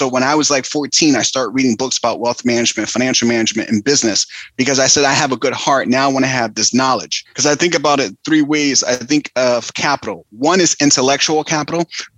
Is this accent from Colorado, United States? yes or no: no; Philadelphia, Pennsylvania, United States; But growing up in Philly, I can see the gentrification about to take place in West Philly around University City and in Temple University around that area.